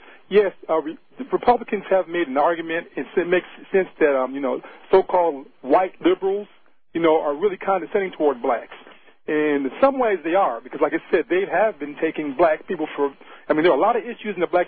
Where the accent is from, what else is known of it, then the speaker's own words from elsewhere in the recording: Midwest, United States; I grew up in the Midwest, and I understand that.